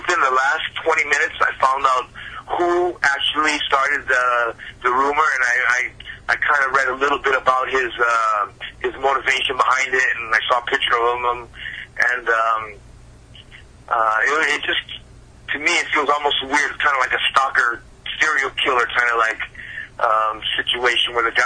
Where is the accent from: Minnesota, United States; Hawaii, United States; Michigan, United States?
Hawaii, United States; I'm from Hawaii. We handle things the old-fashioned way.